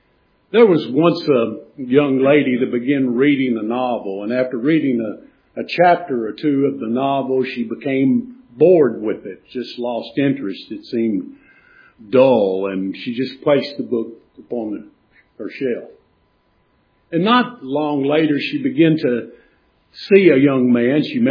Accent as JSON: {"language": "English", "region": "Kentucky", "country": "United States", "said": "I'm from Western Kentucky."}